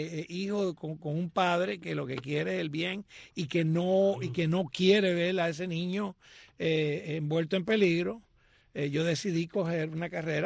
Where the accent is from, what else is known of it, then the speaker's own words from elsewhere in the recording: Puerto Rico; born there; Bueno, yo nací en Puerto Rico. Y a temprana edad, o sea, toda mi vida estudié bajo la educación católica.